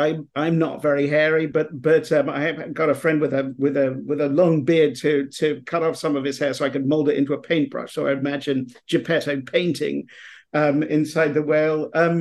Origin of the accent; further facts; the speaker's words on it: England, United Kingdom; growing up in England